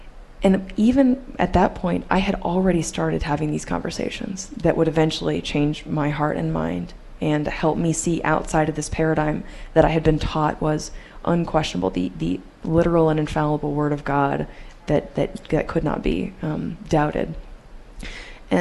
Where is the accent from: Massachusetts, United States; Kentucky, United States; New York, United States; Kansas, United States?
Kansas, United States; Topeka; We picketed every single day for a couple of hours in my hometown, Topeka, Kansas.